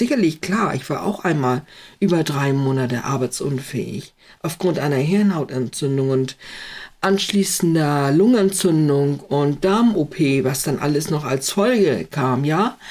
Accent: Schleswig-Holstein, Germany; nach Schleswig-Holstein zu kommen und sagen, oh, es ist so schön hier, ich will hier nicht weg. Es ist nun mal mein Zuhause, es ist meine Heimat und das wird es auch immer bleiben.

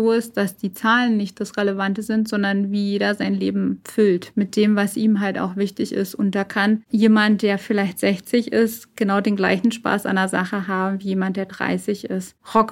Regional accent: Berlin, Germany; Ich komme ursprünglich aus Berlin.

